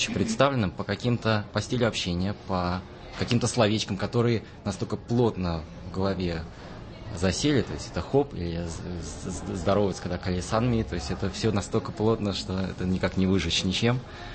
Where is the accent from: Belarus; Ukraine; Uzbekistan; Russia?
Uzbekistan; Tashkent; moved away as an adult; Я родился в Ташкенте, и детство и юность моя прошли в Ташкенте. И я уезжал оттуда в 98 году